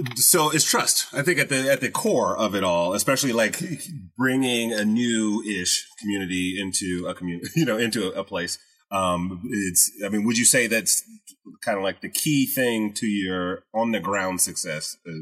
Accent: Detroit, Michigan, United States; I grew up in Detroit.

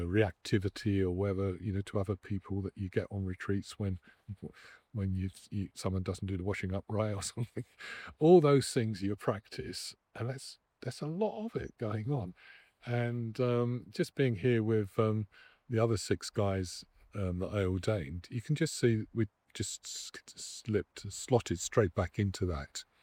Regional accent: London, United Kingdom; also born or lived in Cambridge / Norfolk / Sweden; I was brought up in London, lived in London. I was born close to the London Buddhist Centre, actually, in North London, till I was 22 or something, and then I moved to Cambridge and Norfolk.

